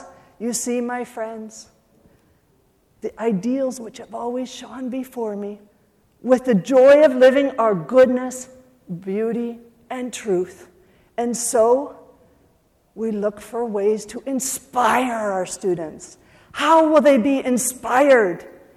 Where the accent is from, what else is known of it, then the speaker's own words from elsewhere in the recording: Canada; I'm from Canada.